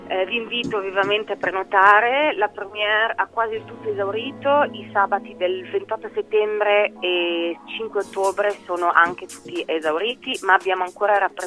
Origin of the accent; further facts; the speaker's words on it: Ticino, Switzerland; moved away as an adult; also born or lived in Germany / German-speaking Switzerland; Io sono cresciuta nel Malcantone, che ho lasciato alle spalle per proseguire un percorso di danza a nord delle Alpi, in Germania e in Svizzera tedesca. E qualche anno fa sono ritornata più spesso in Ticino, nel Malcantone, dove tuttora abitano i miei parenti, mia mamma